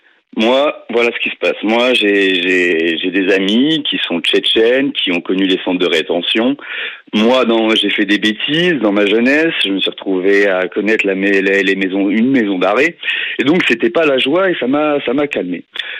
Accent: France; Je suis français, il n'y a pas de souci.

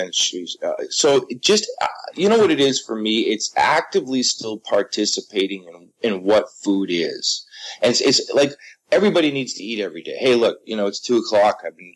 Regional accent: Markham, Ontario, Canada; I grew up in Markham, which is only 15 miles out of the city of Toronto, but it was all countryside. We had 1,500 acres. We had dairy cattle.

